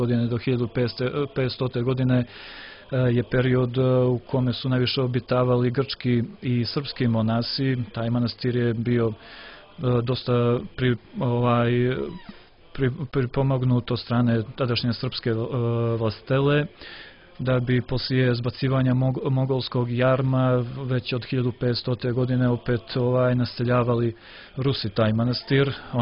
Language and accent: Serbian; Montenegro; Mi smo jedina grupa iz Crne Gore koja je tu prisustovala.